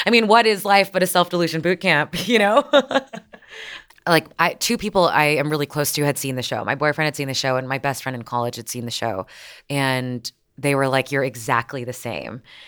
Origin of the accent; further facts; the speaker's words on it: Canada; born there; I was born in Canada, but I went for 12 years to a school attached to the second biggest megachurch in the States. It's a Southern Baptist, very conservative, very white school.